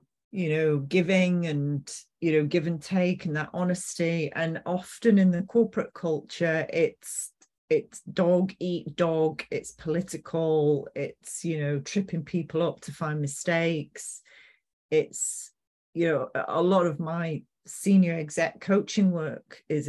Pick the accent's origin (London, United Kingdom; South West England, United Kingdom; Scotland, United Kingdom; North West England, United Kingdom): North West England, United Kingdom; Manchester; Yeah, we're Mancunian. We say it how it is.